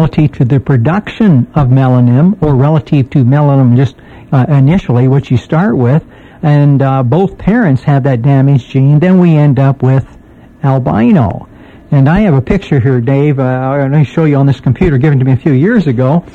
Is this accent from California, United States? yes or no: yes; San Francisco, California, United States; you know, as a child growing up in San Francisco. I don't see that so much anymore.